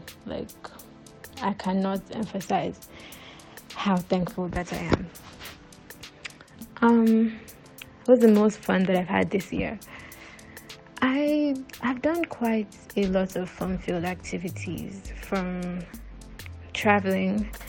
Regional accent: Nigeria; And SARS, that was a very turning point for me as a Nigerian.

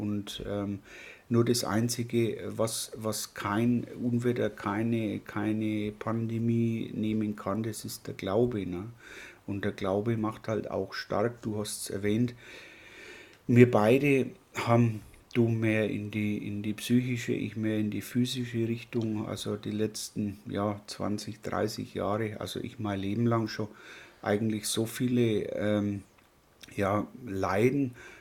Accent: Southern Germany, Germany; du bist ja aus dem Norden Deutschland, ich bin aus dem Süden Deutschlands

